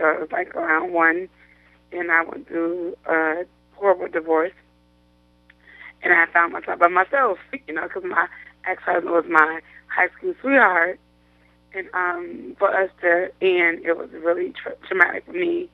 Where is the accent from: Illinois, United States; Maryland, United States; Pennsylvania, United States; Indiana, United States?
Illinois, United States; Chicago; moved away as an adult; also born or lived in Savannah; Well, originally I'm from Chicago, Illinois, from the South Side, born and raised. I married young to my first husband, got married at 18, and was married for 10 years and moved out of Chicago when I was 18.